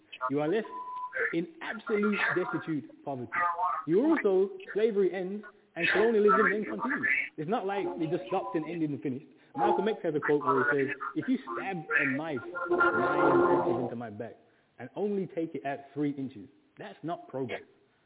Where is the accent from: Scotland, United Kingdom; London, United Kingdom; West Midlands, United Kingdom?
West Midlands, United Kingdom; Birmingham; Even places like, I'm from Birmingham.